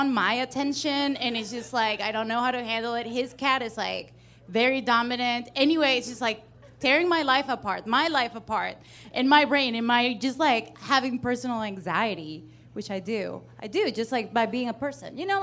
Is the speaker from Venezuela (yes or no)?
yes; Venezuela; now in United States; I come from Venezuela and it's shit. It's like here, but 20 years ago and, like, the upside down.